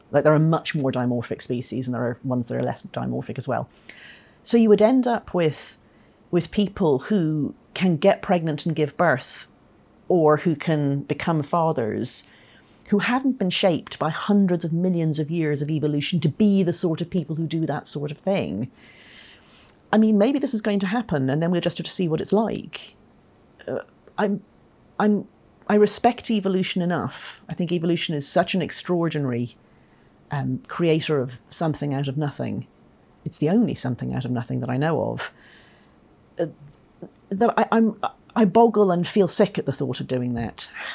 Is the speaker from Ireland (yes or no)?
yes; Ireland; I mean, I'm Irish. I wasn't able to get the pill when I was a student